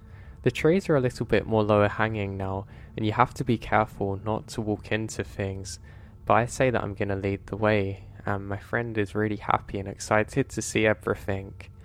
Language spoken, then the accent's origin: English; United States; born there; I am American. I was born in America, but my father's from Norway